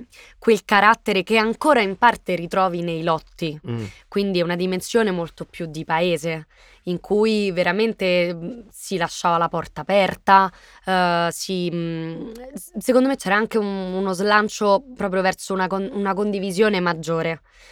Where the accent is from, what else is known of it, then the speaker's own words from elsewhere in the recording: Rome, Lazio, Italy; born there; Io sono nata a Garbatella, quindi 30 anni fa, precisamente. Sono nata a Garbatella. Mia mamma è di Garbatella. Ha sposato un Torpigna